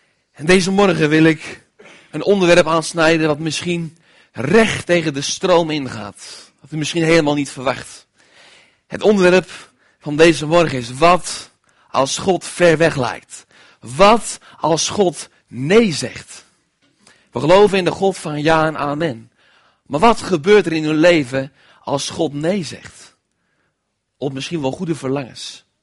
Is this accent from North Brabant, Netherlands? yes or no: no; Putten, Gelderland, Netherlands; Ik ben inmiddels 25 jaar geworden. Ik kom uit Putten